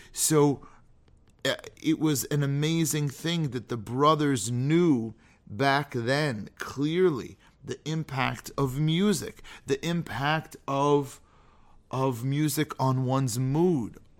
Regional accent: Napa, California, United States; I remember growing up in Napa and seeing these beautiful, or near Napa, and seeing these beautiful vineyards

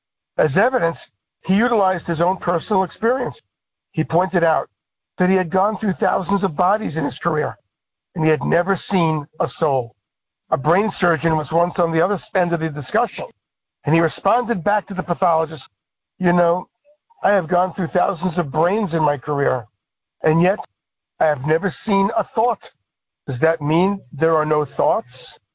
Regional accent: Cincinnati, Ohio, United States; Baltimore and then out going out west to come back home to Cincinnati.

